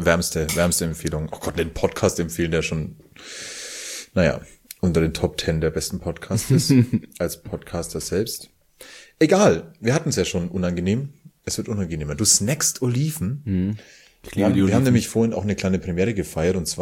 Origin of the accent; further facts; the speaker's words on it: Bavaria, Germany; accent: Franconian; als Franke mit rollendem R